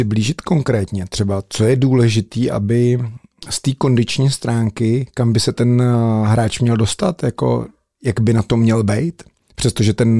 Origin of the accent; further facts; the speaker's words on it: Plzeň, Plzeň Region, Czechia; protože jsem Plzeňák